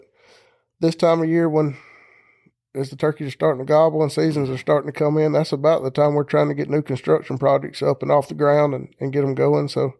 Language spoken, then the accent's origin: English; Gordo, Alabama, United States; Well, I'm from West Alabama, over less than an hour drive from here, over in Pickens County. I grew up in a little town of Gordo.